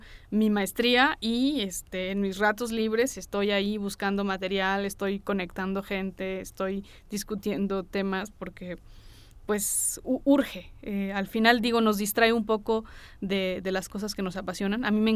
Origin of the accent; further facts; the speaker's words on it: Abasolo del Valle, Mexico; first language Mixtec; Abasolo del Valle, que mi pueblo, pues resulta que los maestros de la escuela bilingüe son zapotecos, y pues nosotros hablamos mixteco